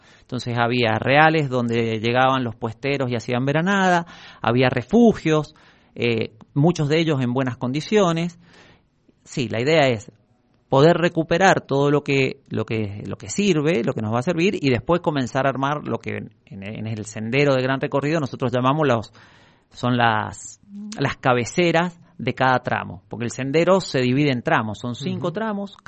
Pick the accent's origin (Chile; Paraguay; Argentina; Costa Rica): Argentina; San Carlos, Mendoza; Soy de San Carlos.